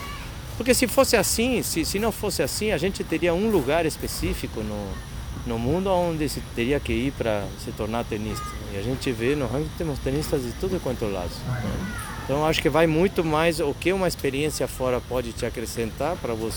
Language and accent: Portuguese; Argentina; Portuguese is a second language; sou argentino, me formei como tenista na Argentina